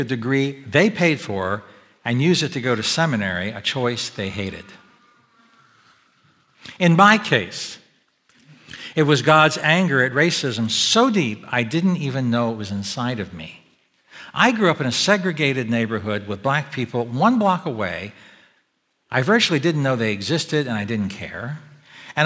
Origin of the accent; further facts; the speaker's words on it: Annapolis, Maryland, United States; Look, I grew up in Annapolis, but today, go Army.